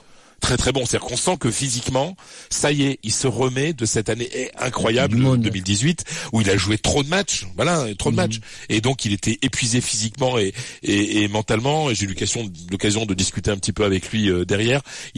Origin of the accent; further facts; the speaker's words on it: France; quand on est français et qu'on a nos âges, la quarantaine bien frappée